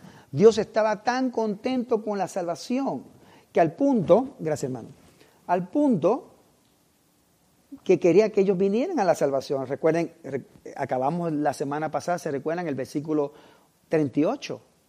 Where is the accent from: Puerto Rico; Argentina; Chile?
Puerto Rico; Yo no sé, pero no sé usted, pero yo soy puertorriqueño. Y siempre aquí no hay muchos puertorriqueños.